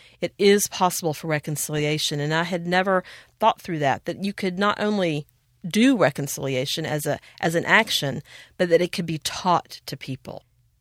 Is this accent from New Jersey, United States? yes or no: no; Atlanta, Georgia, United States; sent me to my priest at the church where I grew up here in Atlanta to try to work through exactly what I felt God was trying to tell me in the dream.